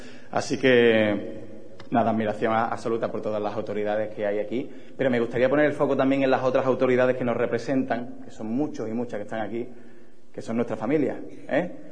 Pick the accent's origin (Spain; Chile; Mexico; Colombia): Spain; Alcalá de Guadaíra, Andalusia; un acento que tengo, soy de Alcalá de Guadaira.